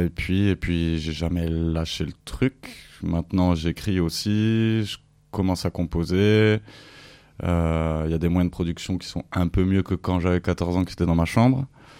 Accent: Toulouse, Occitanie, France; now in Marseille, France; Moi, je suis né à Toulouse. J'ai grandi derrière la gare à Toulouse. Ça fait une dizaine d'années que je suis à Marseille par intermittence.

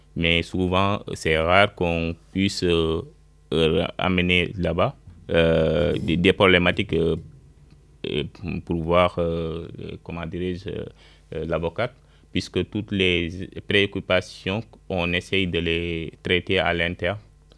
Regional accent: Dakar, Senegal; Moi, je suis originaire au nord du Sénégal, mais voilà, je viens de Dakar quand même.

